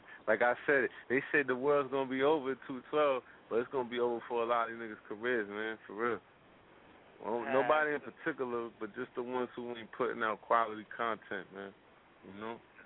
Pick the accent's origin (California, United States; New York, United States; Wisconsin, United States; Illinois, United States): New York, United States; Hollis; Because that's where I'm from. I'm from Woodhull Ave in Hollis, Queens.